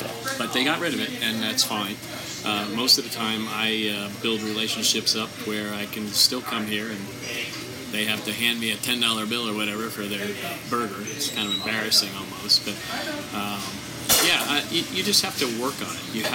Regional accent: New Jersey, United States; I grew up just outside of Ocean City, New Jersey.

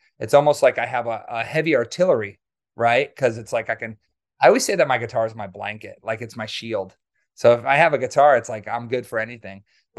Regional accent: Wisconsin, United States; Yeah, where I grew up in Wisconsin. I lived right down the street from Alpine Valley Music Theater.

